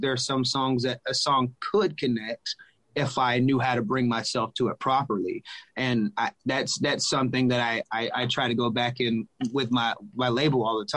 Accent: Conyers, Georgia, United States; which is right there in my hometown, Rockdale County, in Conyers, Georgia, where I grew up, about 30 minutes east of Atlanta.

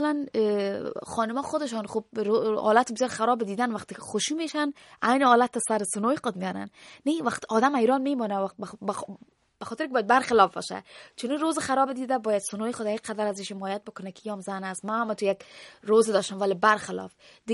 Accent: Afghanistan; من افغانستم از افغانستان هستم

